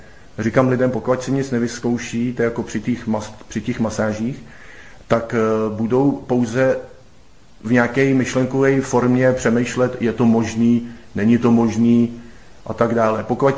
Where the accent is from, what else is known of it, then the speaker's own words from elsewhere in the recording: Plzeň, Plzeň Region, Czechia; Já jsem původem z Plzně